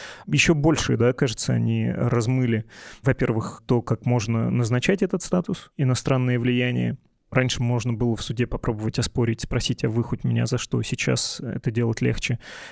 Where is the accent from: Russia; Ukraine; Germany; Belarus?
Russia; moved away as an adult; Я когда уезжал из России в 2022 году, я пошел перед тем, как покинуть родину, как мне казалось, ненадолго